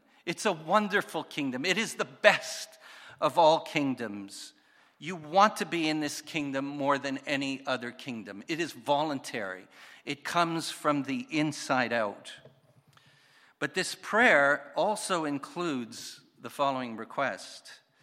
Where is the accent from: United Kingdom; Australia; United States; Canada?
Canada; Montreal, Quebec; I come from Montreal. We drive a little bit differently.